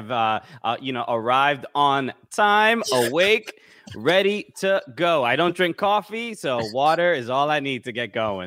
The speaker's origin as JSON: {"language": "English", "town": "Brooklyn", "region": "New York", "country": "United States", "said": "And, you know, I'm from Brooklyn, New York"}